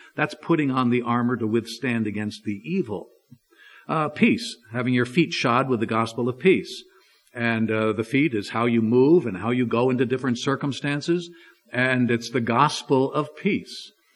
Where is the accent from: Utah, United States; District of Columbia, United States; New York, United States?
New York, United States; also born or lived in Dallas, Texas; You know, I grew up in New York, and I drove in New York. I drove taxi cab, yellow cab in Dallas, Texas for a lot of years.